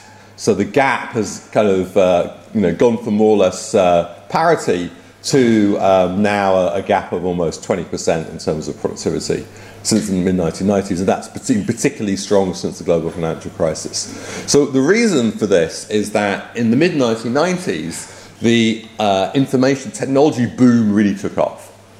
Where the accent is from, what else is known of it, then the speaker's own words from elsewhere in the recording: United Kingdom; And as a British person, I count myself as a European.